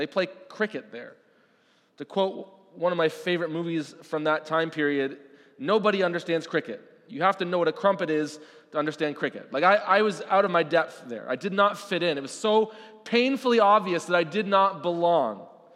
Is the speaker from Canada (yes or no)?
yes; Canada; accent: Canadian; moved away; Anytime I spoke with my Canadian accent, people obviously right away knew that I was not from around there.